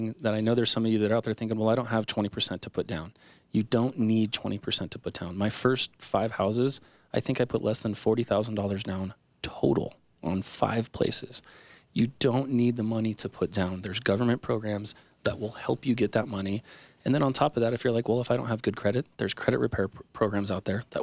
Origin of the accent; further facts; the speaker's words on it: Sacramento, California, United States; I grew up in Sacramento, sort of.